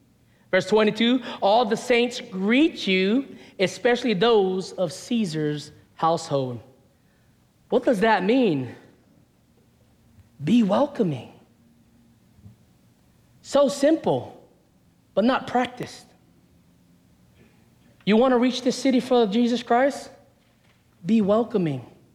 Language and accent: English; Hawaii, United States; also born or lived in Nevada / Tennessee; And I can say this because I'm from Hawaii. I pastored in Hawaii, I pastored in Nevada, and I pastored in Tennessee.